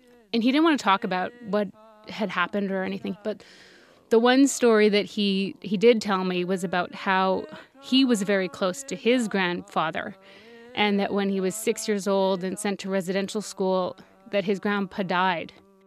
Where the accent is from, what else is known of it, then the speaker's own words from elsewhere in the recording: Okanese First Nation, Saskatchewan, Canada; I grew up on the Okanis First Nation in Saskatchewan